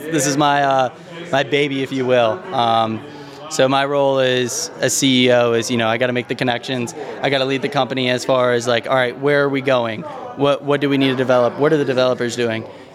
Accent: Raleigh, North Carolina, United States; now in Charlotte, United States; Originally, I'm from Raleigh, but moved out here to Charlotte about 5 years ago. So North Carolina resident.

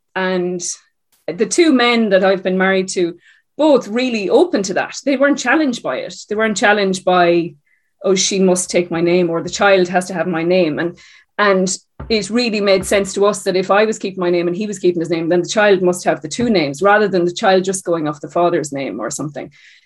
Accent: Ballinasloe, County Galway, Ireland; I'm from rural East Galway. So I grew up outside Ballinasloe

